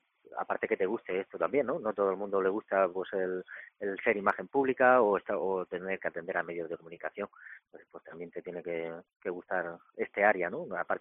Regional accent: Region of Murcia, Spain; Y siendo murciano, tenía claro que me quería quedar aquí.

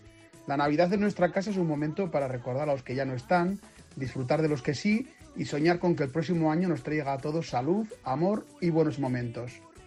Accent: Azagra, Navarre, Spain; Este año la celebraremos, como siempre, en Azagra, mi pueblo.

